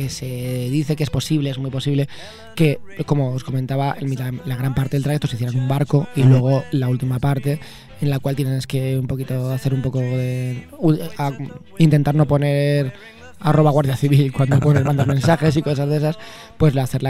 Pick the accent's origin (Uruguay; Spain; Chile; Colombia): Spain; Madrid, Community of Madrid; yo vengo de Castilla... Bueno, soy madrileño, pero vengo de ancestros castellanos